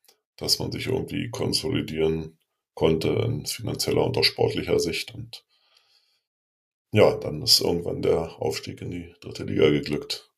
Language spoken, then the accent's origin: German; Berlin, Germany; Ich persönlich habe ja hier in meiner Heimatstadt einen Verein, der vorgemacht hat, wie es geht, Union Berlin.